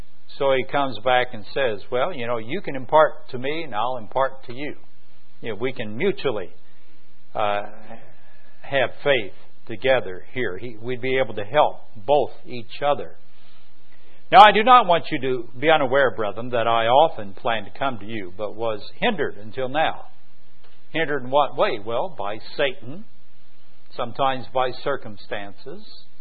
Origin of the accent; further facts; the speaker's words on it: Tennessee, United States; So Norma's from Memphis, I'm from East Tennessee